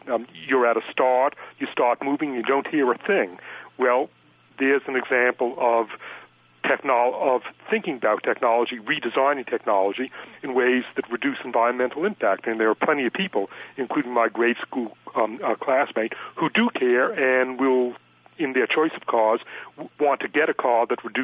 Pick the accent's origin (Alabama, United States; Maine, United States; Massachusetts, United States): Massachusetts, United States; Boston; you know, I grew up in Boston. I was born in Boston and grew up there.